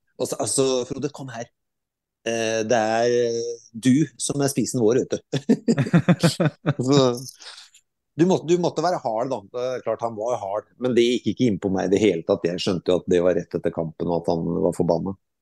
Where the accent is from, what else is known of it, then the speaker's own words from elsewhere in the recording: Skotfoss, Telemark, Norway; now in Skien, Norway; vi flytta hjem til Skien. Skotfoss er jo selvfølgelig hjemstedet mitt, så veldig flott plass. Men det ble Skien fordi at der hadde vi familie og venner.